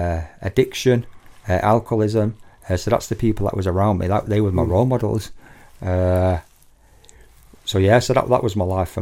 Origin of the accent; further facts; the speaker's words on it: Manchester, North West England, United Kingdom; I'm from the Northwest, so I spent a lot of time not down the road from here in Newton Heath. So Manchester.